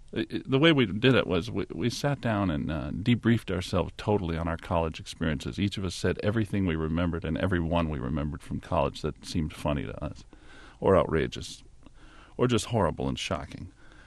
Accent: Chicago, Illinois, United States; Growing up in Chicago, Playboy was one of the major publishing enterprises in the city, along with four daily newspapers.

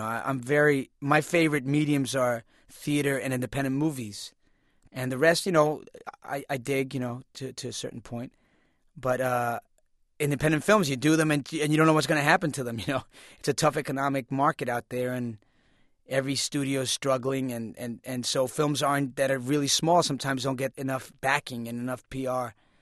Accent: United States; that's always been my goal, because I grew up in America and had to fight a negative image.

